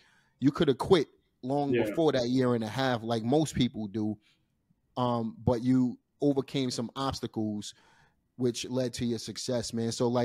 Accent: Brooklyn, New York, United States; Yeah, as you know, I'm from Brooklyn myself, man.

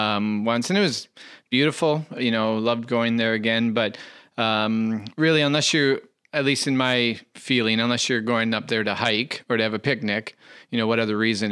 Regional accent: Vancouver, British Columbia, Canada; for when I grew up in Vancouver

